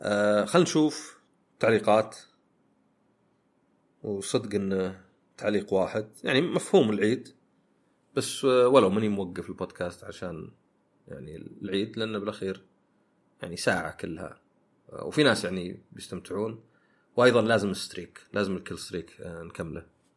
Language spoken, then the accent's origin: Arabic; Saudi Arabia; عندنا في السعوديه